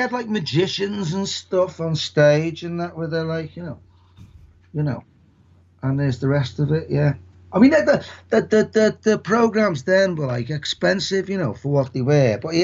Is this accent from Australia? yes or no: no; Liverpool, North West England, United Kingdom; Yeah, I'm from Liverpool, I am from Liverpool, yeah.